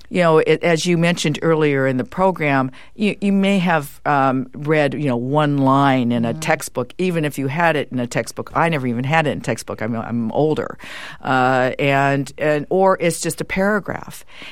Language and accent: English; California, United States; So I went to San Lorenzo High School in the Bay Area. I was born in Oakland, and my younger brother, Ken, was born as well there.